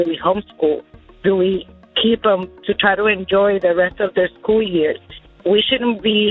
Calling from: West Palm Beach, Florida, United States; I'm calling from West Palm Beach, Florida.

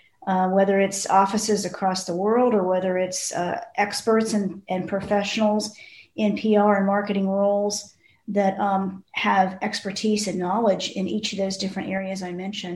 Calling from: Atlanta, Georgia, United States; Hey, Carol … I'm calling in from Atlanta, Georgia

